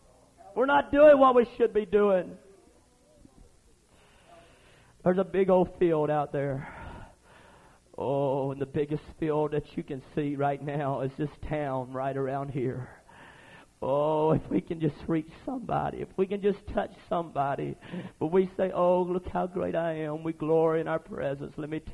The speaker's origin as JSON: {"language": "English", "region": "Louisiana", "country": "United States", "said": "well, I'm from Louisiana."}